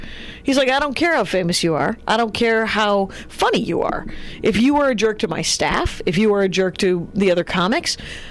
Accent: Wisconsin, United States; I know more about the Green Bay Packers than any other team, only because I'm from Wisconsin.

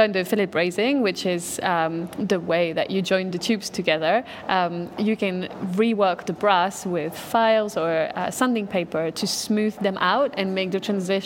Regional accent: Belgium; It's Wednesday in French, and I'm from Belgium.

